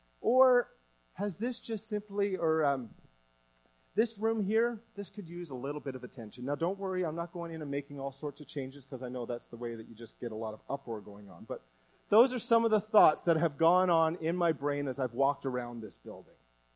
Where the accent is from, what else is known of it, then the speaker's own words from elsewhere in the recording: Newfoundland and Labrador, Canada; As you know, I'm from Newfoundland, so I'm just going to give you a little bit of Newfie language this morning.